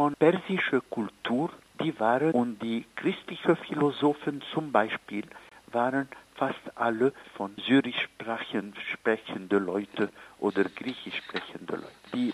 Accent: Egypt; ich spreche jetzt als Ägypter und als christliche Araber

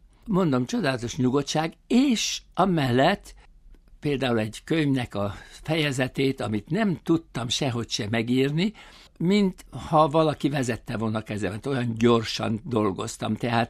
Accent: Kőszeg, Vas, Hungary; born there; Az közel van a szülőföldemhez, a szüleim burgerlandi származásúak, én kőszegén születtem

